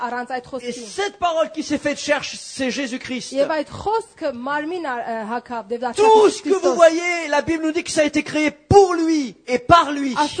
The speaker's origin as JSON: {"language": "French", "region": "Hauts-de-France", "country": "France", "said": "Moi, déjà, je suis un ch'ti, alors, vous voyez."}